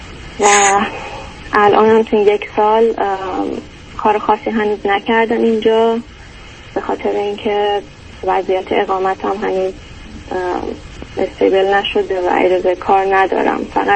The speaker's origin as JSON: {"language": "Persian", "country": "Iran", "moved": "yes", "lives_now": "United States", "said": "من از ایران اومدم."}